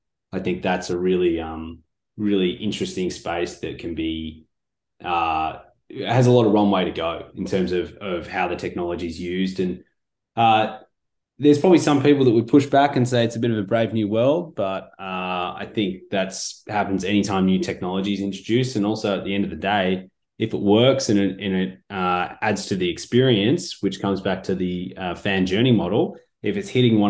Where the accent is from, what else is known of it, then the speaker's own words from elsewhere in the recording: Australia; as an Australian, when England get beat, it's always special